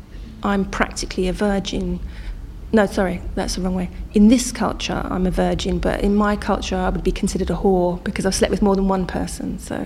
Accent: Cyprus; I come from Cypriot culture, and, you know, it's, in my culture, it's very much, you know, you get married young

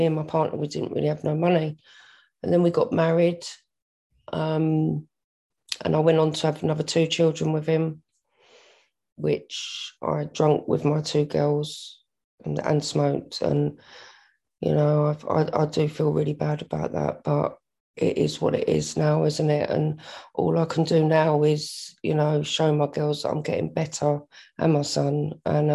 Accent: Tulse Hill, London, United Kingdom; I grew up in South London in Tulse Hill.

